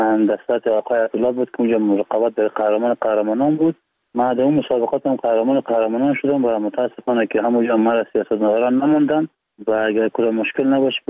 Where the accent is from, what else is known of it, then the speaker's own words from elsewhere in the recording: Baghlan, Afghanistan; also born or lived in Iran; بلند ایران هستم و 31 سال سنم هست. از ولایت بغلان هستیم و متولد ایران هستم